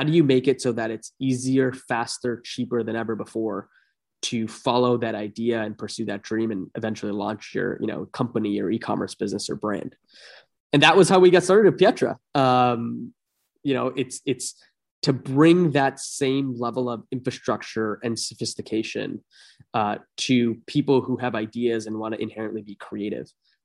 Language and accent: English; Toronto, Ontario, Canada; I was born and raised in Toronto, or a suburb of Toronto.